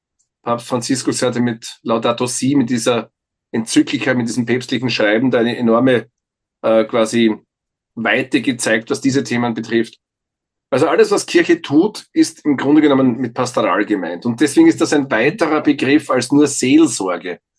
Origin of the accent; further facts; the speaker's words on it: Feldkirchen bei Graz, Styria, Austria; ich bin in Feldkirchen bei Graz aufgewachsen. Das ist ein Vorort, der mittlerweile, wenn man drüber fliegt, sieht man das nicht mehr, weil das alles zusammenwächst, in einer Metropolitan Area quasi. Und wie ich ein Kind war in den 60ern